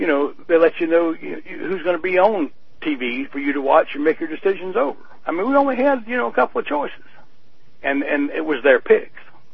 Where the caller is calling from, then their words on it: South Carolina, United States; And I'm calling from South Carolina.